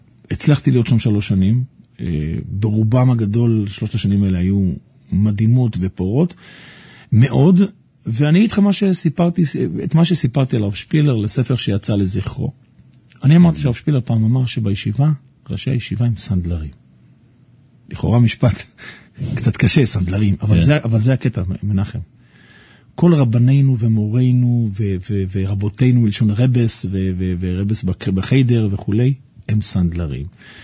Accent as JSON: {"language": "Hebrew", "town": "Bnei Brak", "region": "Tel Aviv District", "country": "Israel", "tie": "born or raised there", "said": "אני יליד בני ברק, גרתי בבני ברק כל חיי."}